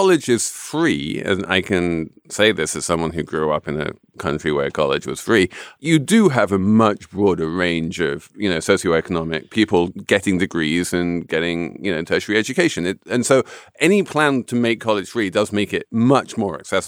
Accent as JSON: {"language": "English", "region": "England", "country": "United Kingdom", "tie": "born or raised there", "said": "Well, can I just come in as the English person here as like, you know, where, as I say, I grew up in a place where college was free."}